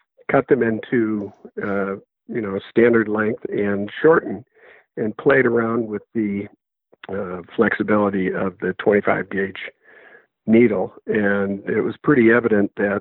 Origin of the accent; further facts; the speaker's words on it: Minnesota, United States; Minnesota, which was my home state, appeared to be the more stable of the two academic places. And that's where I came.